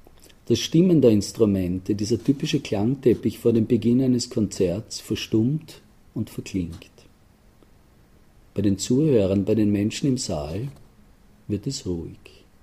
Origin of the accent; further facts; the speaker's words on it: Austria; born there; Also ich bin hier in Österreich geboren